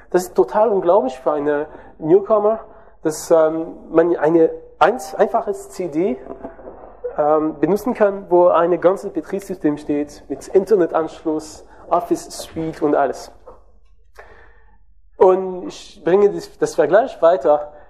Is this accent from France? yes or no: yes; France; German is a second language; Ich bin Franzose, wie ihr hören könnt, und ich hatte eine Wahl diese Woche, entweder relativ verständbar Englisch zu schreiben oder total komisches Deutsch.